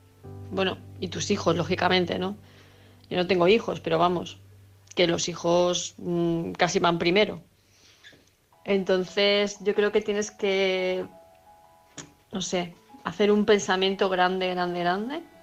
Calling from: Palma de Mallorca, Balearic Islands, Spain; de Palma de Mallorca

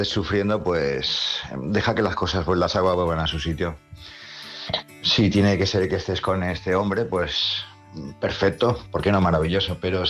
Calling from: Palma, Balearic Islands, Spain; de Palma, Mallorca.

